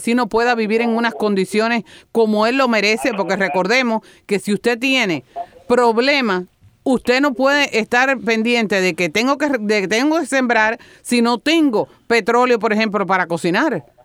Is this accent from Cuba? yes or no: yes; Victoria de las Tunas, Las Tunas, Cuba; Yo nací en Victoria de las Tunas y vivía en esa provincia de Oriente